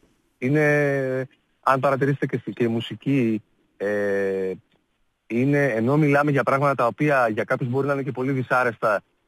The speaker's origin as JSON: {"language": "Greek", "town": "Aliveri", "region": "Central Greece", "country": "Greece", "tie": "born or raised there", "said": "Στο Αλιβέρι."}